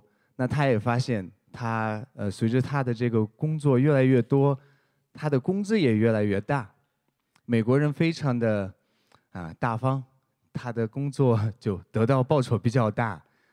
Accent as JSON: {"language": "Chinese", "country": "Ukraine", "tie": "born or raised there", "second_language": "Chinese", "said": "10多年前在乌克兰，在我的老家，有位小伙"}